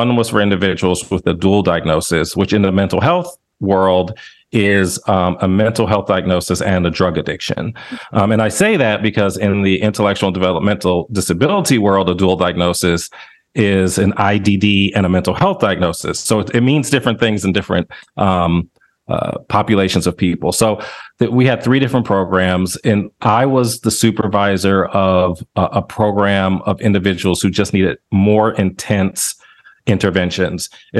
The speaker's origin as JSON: {"language": "English", "town": "Akron", "region": "Ohio", "country": "United States", "lives_now": "Tennessee, United States", "said": "I am originally from Ohio, Akron, Ohio, to be specific, and went to university up in Cleveland."}